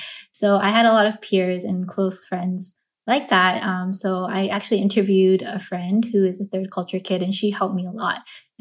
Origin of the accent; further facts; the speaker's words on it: Vancouver, British Columbia, Canada; I'm not a third culture kid myself. I was born and raised in Vancouver